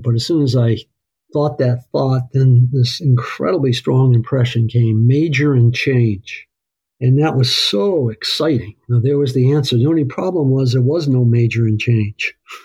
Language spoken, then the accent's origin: English; East Coast, United States; When I grew up on the East Coast, my folks joined the church when I was in the eighth grade